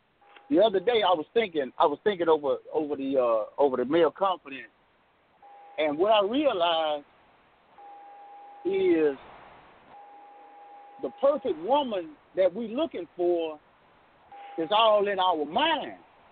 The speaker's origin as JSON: {"language": "English", "region": "Texas", "country": "United States", "said": "Well, keep my name in your head. … I'm from Texas."}